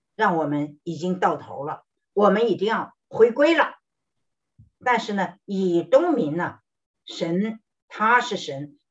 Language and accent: Chinese; Henan, China; 我就想起来国内的饥饿年间，在我的老家河南，人吃人真是非常可怕。